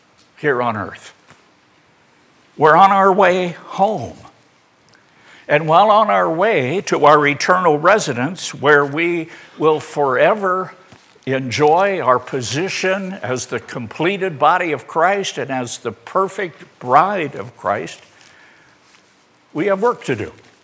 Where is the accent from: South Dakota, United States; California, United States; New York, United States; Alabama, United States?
South Dakota, United States; I remember growing up in South Dakota climate.